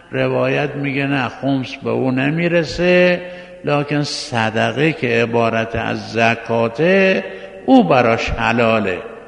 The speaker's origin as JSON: {"language": "Persian", "region": "Qom", "country": "Iran", "tie": "born or raised there", "said": "ما نیمه قمی هستیم، اونم به لحاظ اینکه ولادتمون در قم بوده است و تمام عمر رو در قم گذروندیم، شاید یه عنوان نیمه قمی پیدا کرده باشیم، ولی حقیقتاً نمیشه عنوان قمی به ما نسبت داده بشه."}